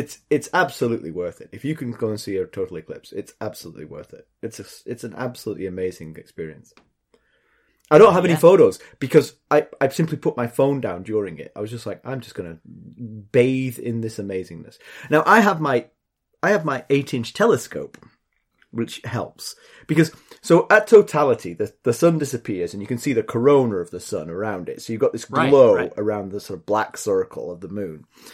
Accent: England, United Kingdom; It has a river running through it, which is for me, as an English person, it's a vast river.

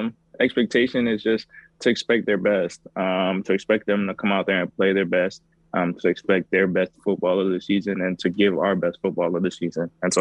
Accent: Canada; I'm Canadian, so our Thanksgiving was a couple months ago

